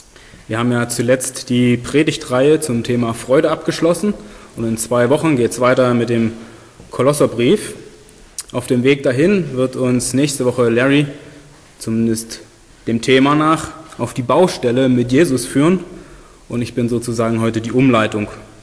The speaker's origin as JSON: {"language": "German", "region": "East Germany", "country": "Germany", "tie": "born or raised there", "said": "Ich bin hier im Osten aufgewachsen, hatte 22 Jahre lang keine Vorstellung von Gott"}